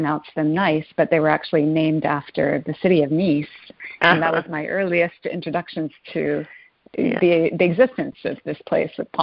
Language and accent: English; Canada; was born in Canada. My parents were British. My mom was originally Czech, but had lived in London. They emigrated in the 1960s, and so I grew up in Canada.